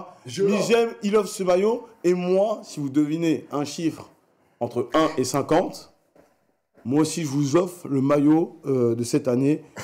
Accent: Paris, Île-de-France, France; En tant que Parisien, je suis très critique avec lui.

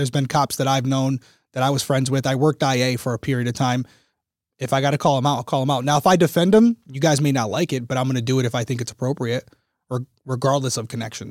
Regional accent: Rhode Island, United States; I mean, I'm from Rhode Island, so it's been going around.

